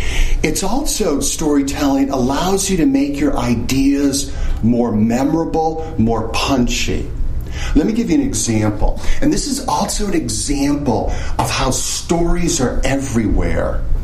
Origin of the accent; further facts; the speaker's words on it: Connecticut, United States; So I went to graduate school at Orono. I grew up in Connecticut. Went to Orono for grad school to become a wildlife biologist.